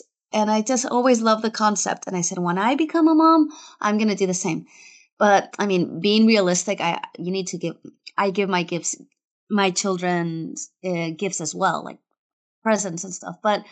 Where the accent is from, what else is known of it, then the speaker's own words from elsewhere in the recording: Spain; first language Spanish; English is a second language; I am bilingual from birth because I was raised by an American mother and a Spanish father. But I grew up in Spain, so my strongest language is Spanish, for sure. That's my community language.